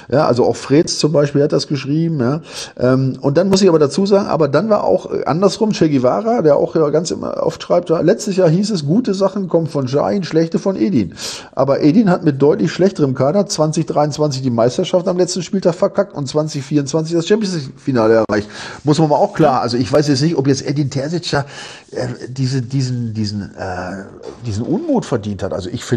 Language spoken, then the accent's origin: German; Bremen, Germany; Ich stamme ja auch aus der Ecke da, ja.